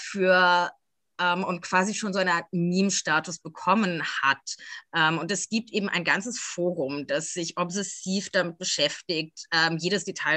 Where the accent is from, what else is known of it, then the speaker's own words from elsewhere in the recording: Frankfurt, Hesse, Germany; ich bin Frankfurterin